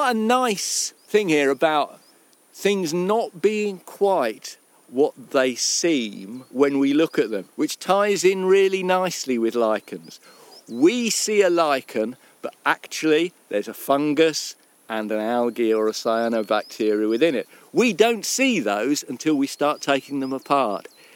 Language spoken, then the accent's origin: English; London, United Kingdom; born there; I was born in London. My parents were Welsh and Cornish